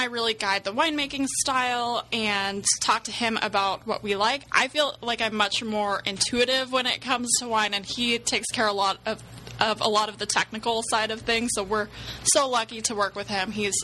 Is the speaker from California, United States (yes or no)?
yes; Sonoma, California, United States; My sister and I, you know, we grew up in Sonoma.